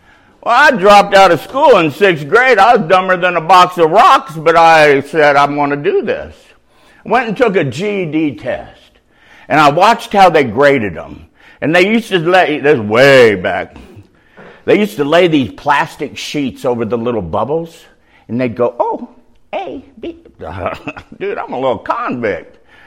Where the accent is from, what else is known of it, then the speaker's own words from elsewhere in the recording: San Bernardino, California, United States; I was raised in San Bernardino, California, Southern Cal.